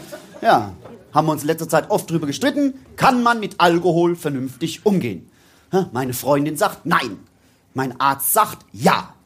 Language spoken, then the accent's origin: German; Germany; Bei uns im Odenwald, da gibt's keine Depression, da gibt's nur, jetzt reiß dich doch mal zusammen!